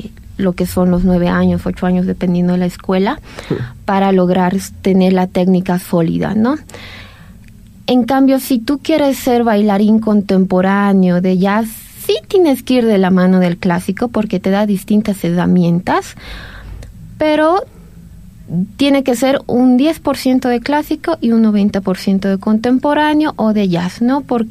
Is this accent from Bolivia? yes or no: yes; Bolivia; nos beneficia a nosotros como bolivianos, bolivianas